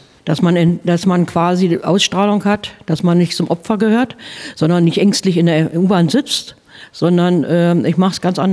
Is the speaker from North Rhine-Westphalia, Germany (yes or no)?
no; Berlin, Germany; als Berliner hat man keine, als Ur-Berliner.